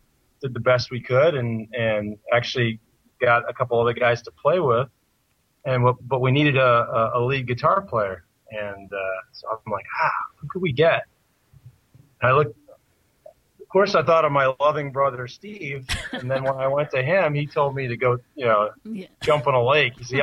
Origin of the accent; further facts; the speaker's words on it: Germany; we grew up in Germany. My dad was an officer in the army. My mom was German